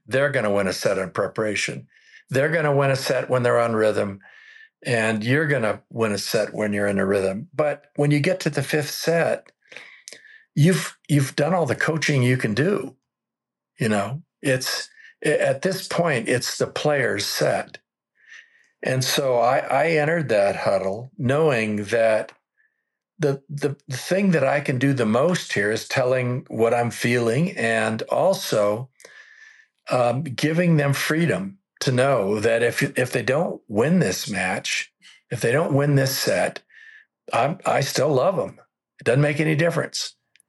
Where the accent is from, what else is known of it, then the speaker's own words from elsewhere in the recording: California, United States; born there; I was born in Southern California, about, 10 miles from UCLA.